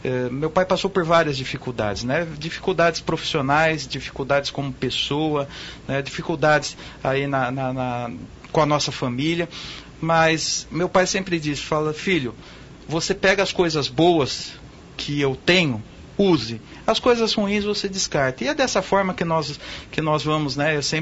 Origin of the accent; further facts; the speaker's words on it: Campinas, São Paulo, Brazil; Nós todos somos de Campinas, meu pai é nascido em Campinas, eu sou nascido, meus irmãos nascidos em Campinas.